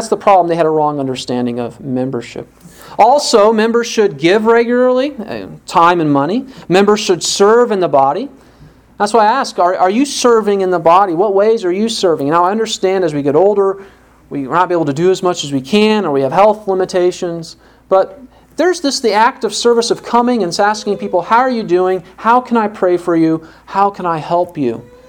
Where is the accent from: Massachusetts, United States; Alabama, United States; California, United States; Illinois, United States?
Illinois, United States; Waverly; I grew up in Waverly, Illinois